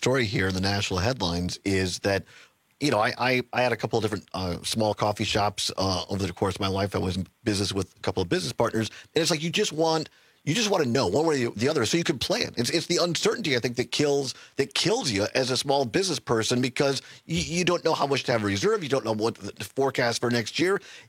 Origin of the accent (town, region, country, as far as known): Center, Wisconsin, United States; born or raised there